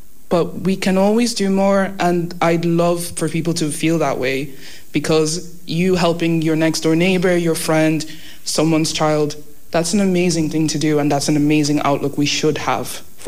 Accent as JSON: {"language": "English", "town": "Tralee", "region": "Munster", "country": "Ireland", "tie": "born or raised there", "said": "Well, I moved to Ireland when I was 4. I haven't experienced discrimination in Kerry. Like, I grew up here in Tralee"}